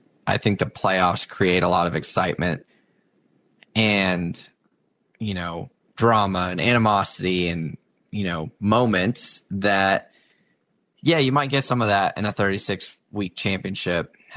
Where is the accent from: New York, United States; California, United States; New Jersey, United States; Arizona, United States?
Arizona, United States; Tucson; So I'm from Tucson, obviously.